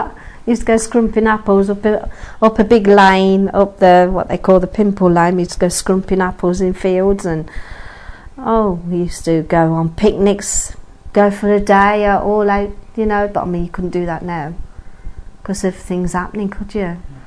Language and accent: English; Gaydon, West Midlands, United Kingdom; I was born in Gaydon. First place I lived was Rose Cottage. That's at the back of our church. And then we moved to St. Giles's Road, where I lived there until I got married.